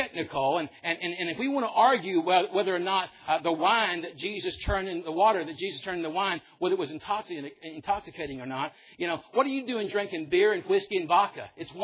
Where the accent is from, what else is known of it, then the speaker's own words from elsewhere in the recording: Egypt; See, I grew up in Egypt. Some of you did too.